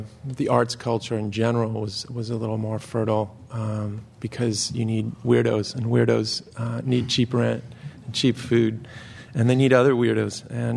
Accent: Miami, Florida, United States; I'm from Miami, so the story is set in South Florida and Florida.

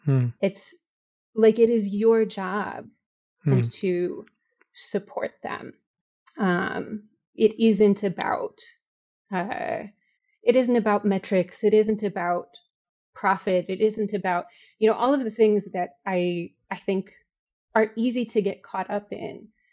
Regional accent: Chicago, Illinois, United States; I'm from Chicago. I taught in Chicago.

